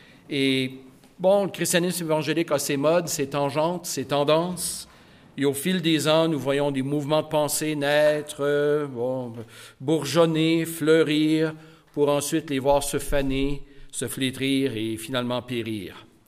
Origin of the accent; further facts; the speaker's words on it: Lucerne, Quebec, Canada; En fait, je suis né à Lucerne. J'ai grandi jusqu'à l'âge de 15 ans. Je le sais que ça ne s'entend pas. Mais ensuite, j'ai grandi et Lucerne est devenue Elmer, qui est ensuite devenue Gatineau.